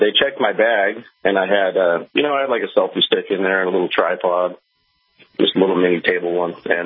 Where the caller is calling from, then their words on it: Washington, United States; I'm calling from Washington, brother.